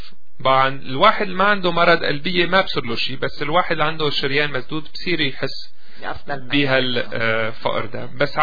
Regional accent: Canada; أنا كبرت هون بكندا، بس دايما بقول باب حياتي جينيتيكلي ماني معمول لعيش هون.

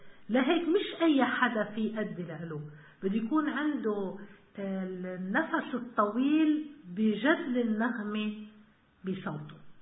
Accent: Lebanon; بلدنا لبنان بلد كتير حلو.

